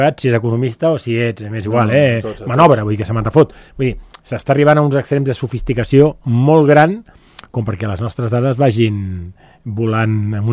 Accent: Andorra; jo com a andorrà

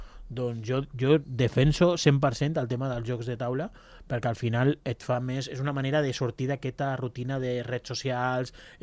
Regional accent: Balearic Islands, Spain; now in Andorra; Jo he crescut a Mallorca i jo quan era més petit

